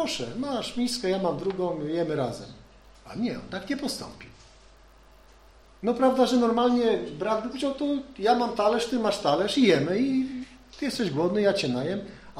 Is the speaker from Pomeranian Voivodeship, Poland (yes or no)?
yes; Gdańsk, Pomeranian Voivodeship, Poland; now in Wrocław, Poland; tam, gdzie ja jestem, z Gdańska, tam w ogóle nie miało to znaczenia. Czy teraz we Wrocławiu?